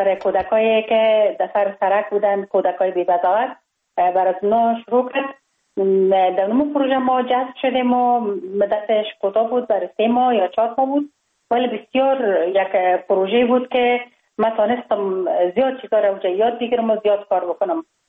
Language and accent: Persian; Kabul, Afghanistan; born there